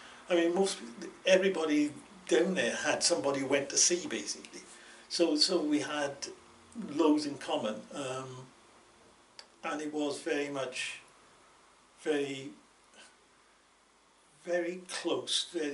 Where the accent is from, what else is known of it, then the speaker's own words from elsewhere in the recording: Pill, South West England, United Kingdom; I lived in Pill, and growing up in Pill, most people would of my age would know that Pill was very much a microcosm.